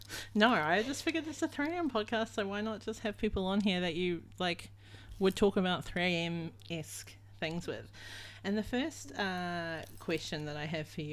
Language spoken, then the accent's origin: English; New Zealand; now in Australia; Oh, I live in Australia. I'm from New Zealand. That's always a fun fact I like to put in there.